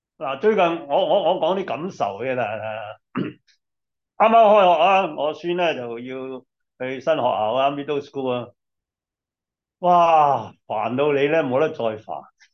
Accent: Hong Kong; 咁我哋從香港嚟咧

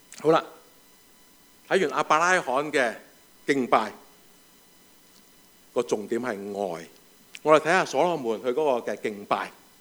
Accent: China; 我们中国人都很懂得送礼的，是不是？懂不懂送礼？我们有送礼的文化的，是不是？

